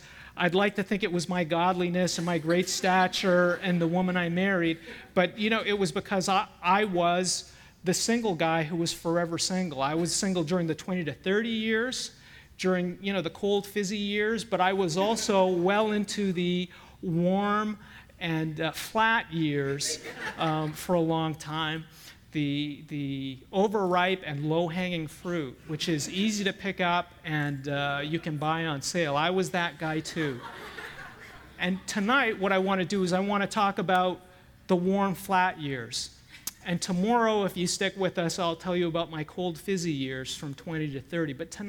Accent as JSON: {"language": "English", "town": "Toronto", "region": "Ontario", "country": "Canada", "tie": "born or raised there", "said": "I grew up in Toronto, Canada. That's where I was born. I was born into a family where my dad was a civil engineer, one of the first Chinese Canadians to graduate from an English-speaking university there."}